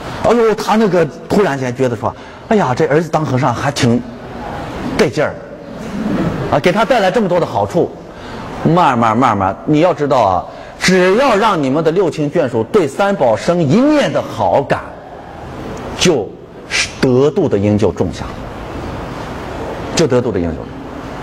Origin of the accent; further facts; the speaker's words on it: Shanxi, China; 我生下来7天就奶到山西，我是吃的山西人的奶长大